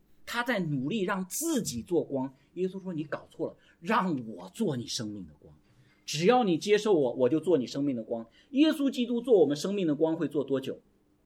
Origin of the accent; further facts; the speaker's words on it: China; 这个跟我们中国人的习惯又不一样。我们中国人太多习惯就是说